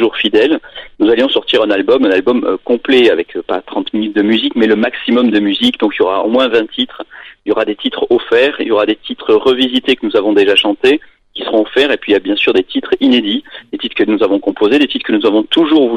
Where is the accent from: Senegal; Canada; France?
France; south of France; puisque moi je viens du Sud aussi